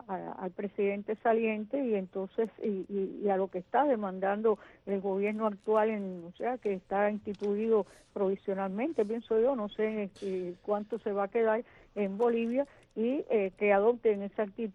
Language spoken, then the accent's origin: Spanish; Villa Clara, Cuba; also born or lived in Holguín; now in Havana, Cuba; aunque yo estoy aquí en La Habana desde niña, yo soy de Las Villas, soy villaclareña, pero además soy un poco de la tierra de José Luis, de allá de Holguín. Mm. Así que, porque nací por allá, pero me inscribieron en Las Villas y viví siempre en Las Villas.